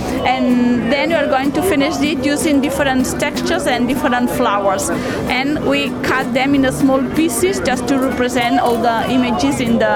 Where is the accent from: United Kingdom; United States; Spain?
Spain; Barcelona, Catalonia; I come from Barcelona with a group of Catalan people.